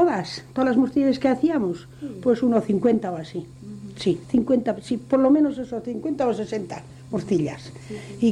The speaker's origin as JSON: {"language": "Spanish", "region": "Basque Country", "country": "Spain", "first_language": "Basque", "second_language": "Spanish", "said": "No puedo hablar porque soy vasca y a veces pues no puedo hablar bien."}